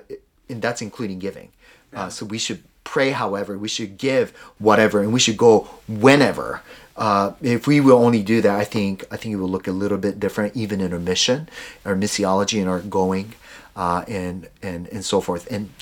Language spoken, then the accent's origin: English; Japan; growing up in Japan, the plate didn't go around.